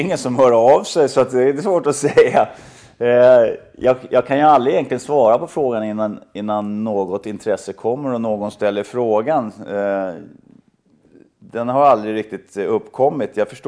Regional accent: Stockholm, Stockholm County, Sweden; jag var Stockholmsgrabb

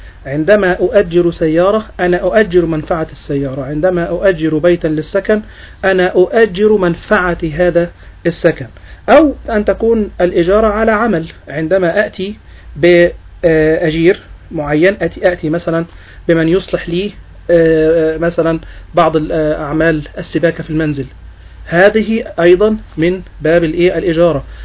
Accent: Egypt; مثلا عندنا في مصر مسألة الايجار اللي بيسموه ايجار دايم

